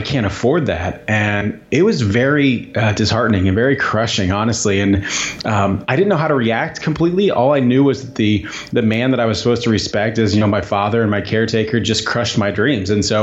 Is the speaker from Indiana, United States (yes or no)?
yes; Indiana, United States; Yeah, so you know, I grew up in Southern Indiana, and if you don't know anything about Southern Indiana, it is, I'm going to be very clear, I loved my childhood, but it's very backwards thinking.